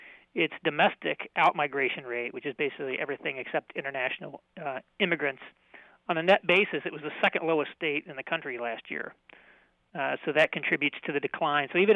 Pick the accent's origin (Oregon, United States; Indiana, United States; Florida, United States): Indiana, United States; I grew up in Indiana. Most of Indiana is not that dissimilar from downstate Illinois.